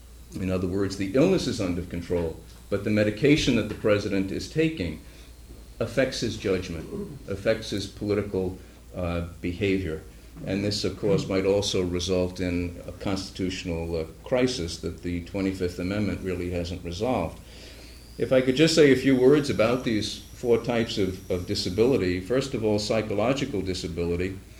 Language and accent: English; Boston, Massachusetts, United States; I told him I was from Boston